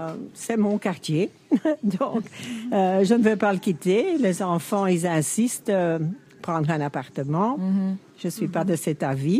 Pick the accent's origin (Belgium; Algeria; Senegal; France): Belgium; Asse, Flanders; je viens de Asse, donc qui est à 11 km d'ici.